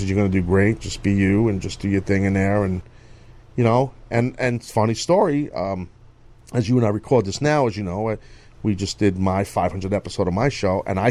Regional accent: New York City, New York, United States; of wrestling in my hometown at the Garden.

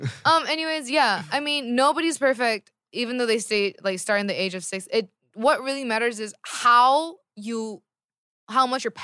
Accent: California, United States; I'm from California.

